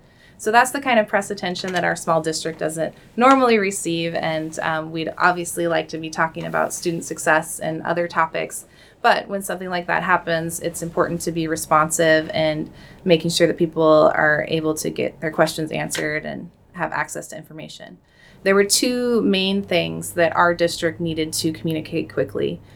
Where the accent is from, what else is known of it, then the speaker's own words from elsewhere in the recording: Corvallis, Oregon, United States; firefighting teams from municipalities all across Oregon, including my hometown, Corvallis, you know, and the Portland area and all across the state